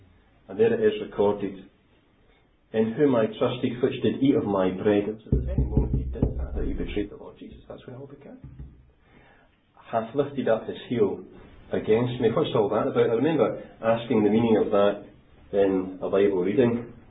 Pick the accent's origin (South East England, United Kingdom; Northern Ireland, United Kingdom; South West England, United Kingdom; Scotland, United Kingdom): Scotland, United Kingdom; Thanks, I'm from Scotland. I'm not going under that, you know.